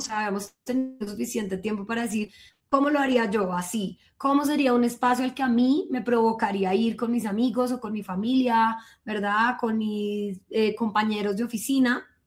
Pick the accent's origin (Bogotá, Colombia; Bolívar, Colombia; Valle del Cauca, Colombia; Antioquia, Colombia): Bogotá, Colombia; como bogotanos también